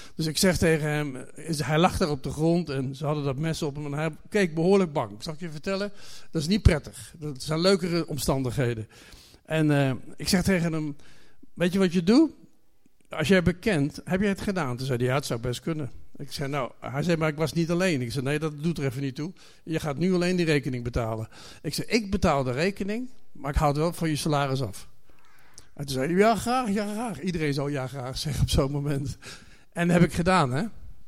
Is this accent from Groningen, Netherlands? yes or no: no; Zelhem, Gelderland, Netherlands; also born or lived in The Hague; Ik ben 60 jaar geleden geëmigreerd van Den Haag naar Zelhem. Zo voelde dat ook. Ik dacht dat we het land uitreden toen ik met mijn broertjes en zusjes in de auto zat.